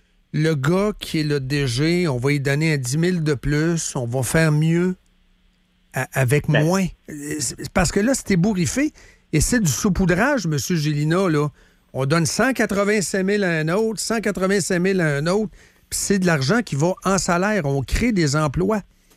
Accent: Saint-Charles, Quebec, Canada; Je viens de Saint-Charles, oui.

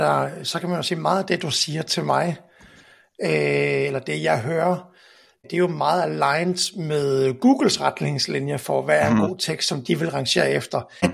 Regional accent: Jutland, Denmark; now in Copenhagen, Denmark; nu er jeg jo selv jyde, men har alligevel boet i København i en del år.

